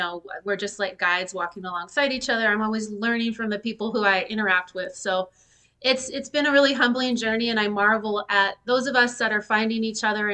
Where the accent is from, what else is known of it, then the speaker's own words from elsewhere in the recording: Seattle, Washington, United States; I hail from the Seattle area, actually, as both of you